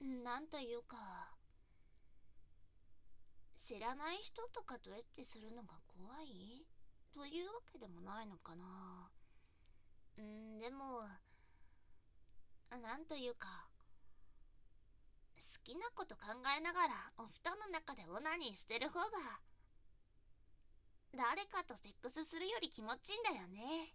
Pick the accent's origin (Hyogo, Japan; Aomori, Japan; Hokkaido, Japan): Hokkaido, Japan; moved away as an adult; now in Tokyo, Japan; 出身地は北海道、ドサンコなんだ。大学に入学するときに上京したんだけど、結局通えなくて辞めちゃった。実家とも絶縁状態だし、東京が何かと便利だからずっと住んでるんだ。